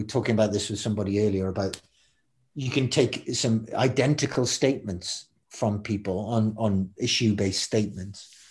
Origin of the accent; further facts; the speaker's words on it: Newcastle, North East England, United Kingdom; where I'm from Newcastle, but we don't do particularly well there.